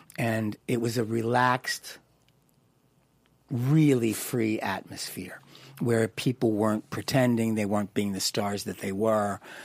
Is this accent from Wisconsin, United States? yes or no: no; Philadelphia, Pennsylvania, United States; you know, I'm from Philly, let's get it going.